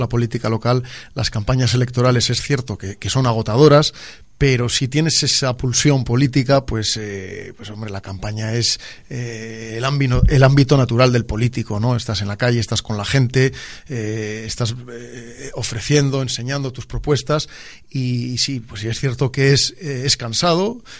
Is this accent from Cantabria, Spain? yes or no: yes; Laredo, Cantabria, Spain; also born or lived in Santander; en Laredo no había, cuando aquello, ni hospital ni maternidad. Entonces, bueno, pues nací en Santander y estuve pues los dos días que tiene que estar la madre en el hospital. Pero sí, en Laredo, soy abogado, tengo 42 años y tengo despacho propio abierto en Laredo.